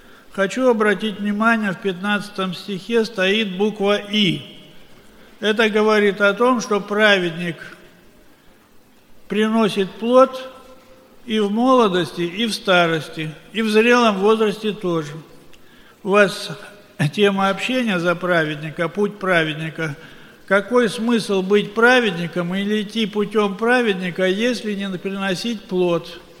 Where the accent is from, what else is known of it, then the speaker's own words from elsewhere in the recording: Siberia, Russia; Я приехал к вам из Сибири. У нас уже молодежный фавор прошел.